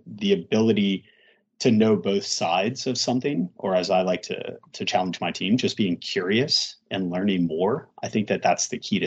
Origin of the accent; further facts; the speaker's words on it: New Orleans, Louisiana, United States; growing up in New Orleans, lower middle class at best.